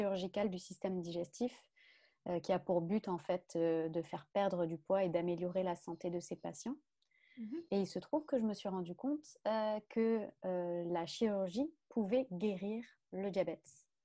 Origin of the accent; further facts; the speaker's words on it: Montpellier, Occitanie, France; moved away as an adult; now in Canada; je viens de France, du sud de la France, de la belle ville ensoleillée de Montpellier, où j'ai réalisé des études de pharmacie